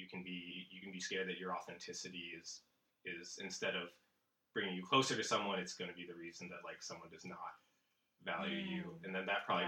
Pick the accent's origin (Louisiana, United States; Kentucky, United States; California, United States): California, United States; Palo Alto; So I grew up in Palo Alto, went to, you know, Pali High, which is right across from Stanford.